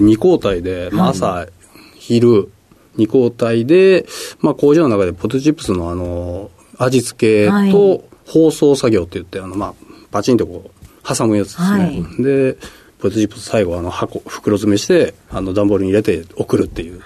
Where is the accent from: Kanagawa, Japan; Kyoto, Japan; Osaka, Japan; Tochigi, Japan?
Kyoto, Japan; 京都ですね。